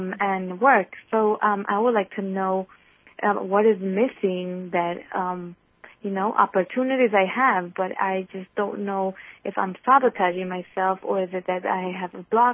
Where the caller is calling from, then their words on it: Florida, United States; I'm calling from Florida